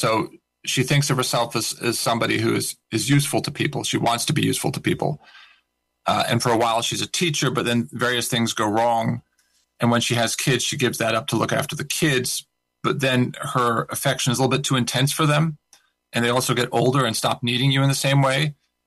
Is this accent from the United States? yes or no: yes; United States; now in United Kingdom; I guess I've been living in England and I'm an American.